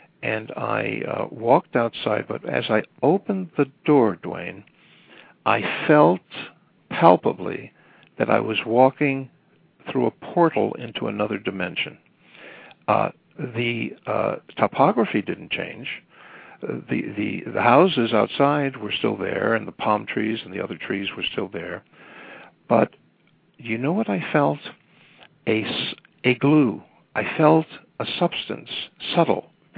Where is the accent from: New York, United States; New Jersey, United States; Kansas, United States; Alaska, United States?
New York, United States; New York City; now in Fort Lauderdale, United States; I live presently in Fort Lauderdale, Florida. I'm originally from New York City.